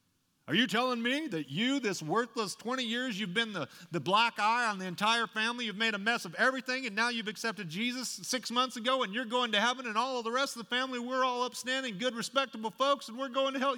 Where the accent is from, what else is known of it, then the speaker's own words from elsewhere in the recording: Idaho, United States; I was down in my hometown and doing my uncle's funeral